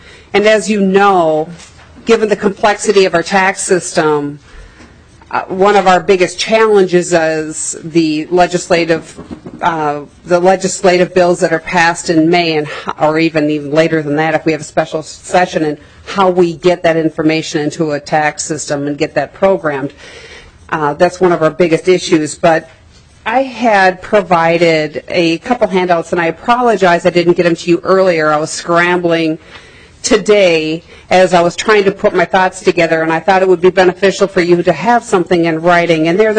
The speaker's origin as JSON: {"language": "English", "region": "Minnesota", "country": "United States", "said": "I am from Scott County. I am the Community Services Director."}